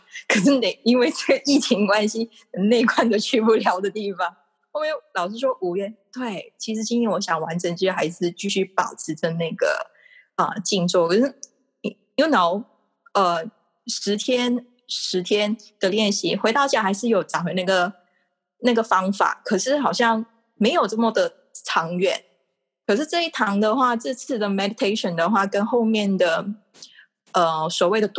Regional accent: Malaysia; now in Taiwan; 其实你也知道我是马来西亚人，对不对？我当年就是2012年6月来台湾

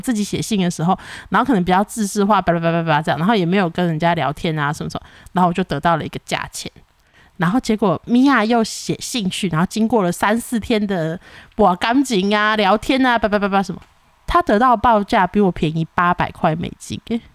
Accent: Taiwan; 我身为一个台湾人，我走到哪讲的都是中文

